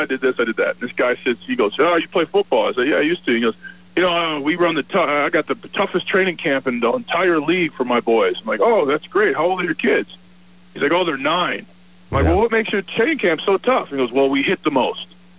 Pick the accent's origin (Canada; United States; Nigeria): United States; Colorado; We're going to talk Broncos football a little bit because we're both from Colorado.